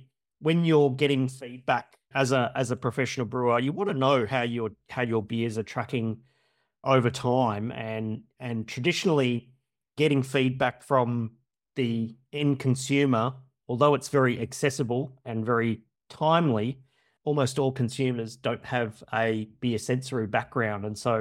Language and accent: English; Brisbane, Queensland, Australia; here in my hometown of Brisbane, Australia.